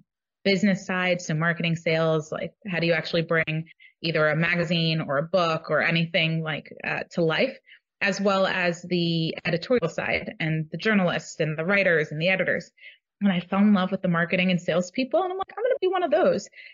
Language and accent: English; New Jersey, United States; and I'm from New Jersey, so New York was just a train ride away.